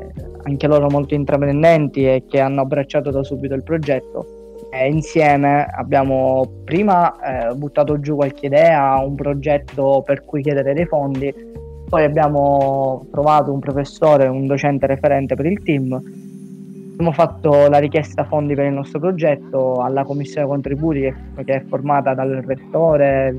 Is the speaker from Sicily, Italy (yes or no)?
yes; Catania, Sicily, Italy; accent: Catanese; sono arrivato io al Politecnico da un istituto tecnico di Catania, non so se si sente dall'accento che sono catanese.